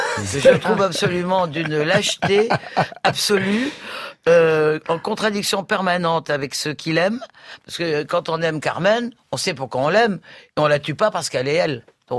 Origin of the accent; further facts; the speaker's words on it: Toulouse, Occitanie, France; born there; quand je suis né à Toulouse